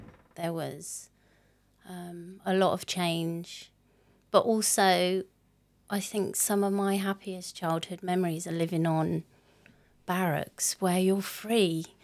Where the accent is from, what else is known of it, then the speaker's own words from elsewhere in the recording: United Kingdom; also born or lived in Hong Kong; We lived there for a couple of years before we moved back to the UK.